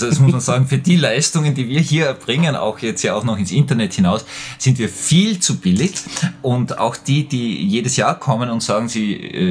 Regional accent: Vienna, Austria; ich bin in Wien aufgewachsen, in die evangelische Volksschule in Wien-Gumpendorf gegangen.

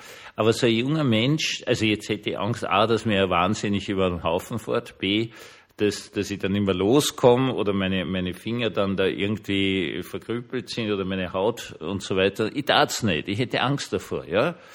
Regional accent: Vienna, Austria; Gut, ich bin Österreicher und Herumjammern ist eine österreichische Spezialdisziplin.

